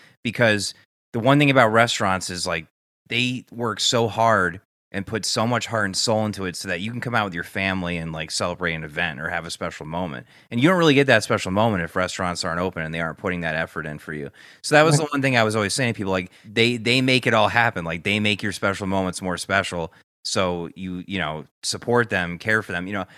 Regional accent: Newtown, Connecticut, United States; we play in the same softball team together in my hometown of Newtown, Connecticut this year.

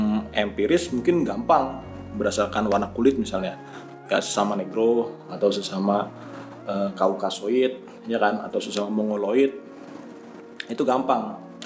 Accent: Jakarta, Indonesia; born there; Gua misalnya lahirnya di Jakarta, ya beginilah percakapan cara gua berbicara

